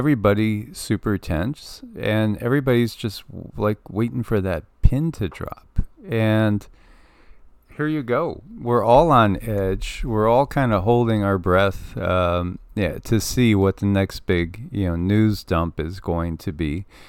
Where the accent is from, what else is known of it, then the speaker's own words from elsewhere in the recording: Connecticut, United States; in my home state of Connecticut